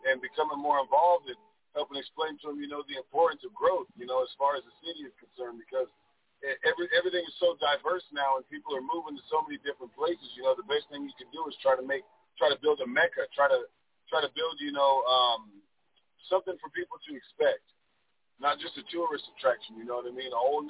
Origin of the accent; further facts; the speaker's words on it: Colorado, United States; I'm actually from Colorado, so coming here, I definitely get the culture shock.